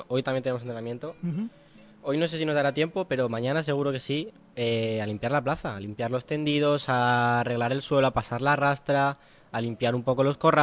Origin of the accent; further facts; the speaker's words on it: Santoña, Cantabria, Spain; yo soy de Santoña